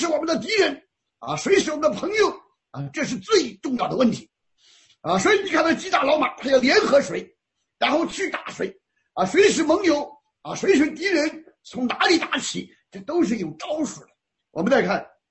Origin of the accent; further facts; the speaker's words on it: Shandong, China; 像我老家山东的山东人啊